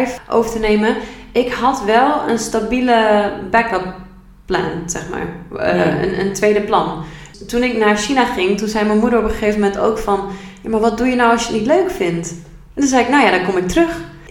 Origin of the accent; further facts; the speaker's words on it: Assen, Drenthe, Netherlands; born there; ik ben geboren in Assen en ik ben ondertussen 25 jaar.